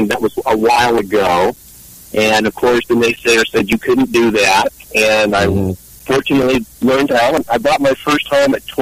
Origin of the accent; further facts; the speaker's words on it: California, United States; Born and raised in California. First part of my life was spent in Northern California. And then back in the 80s, I came down to Southern California.